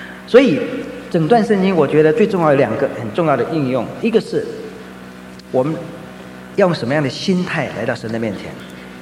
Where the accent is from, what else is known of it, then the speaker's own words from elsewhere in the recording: Taiwan; 我们中国人实在是到今天，台湾算是说社会稍微进步一点，很多地方你就是进不去。